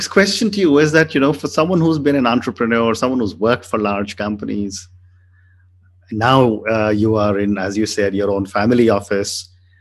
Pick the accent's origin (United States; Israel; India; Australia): India; I come from India